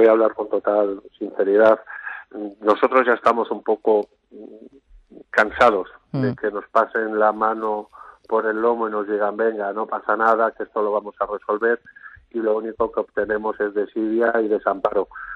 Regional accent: Madrid, Community of Madrid, Spain; somos ciudadanos de Madrid y comprometidos con la ciudad.

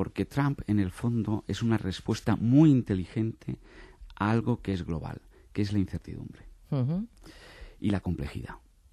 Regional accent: Ávila, Castile and León, Spain; pero bueno, soy de Ávila

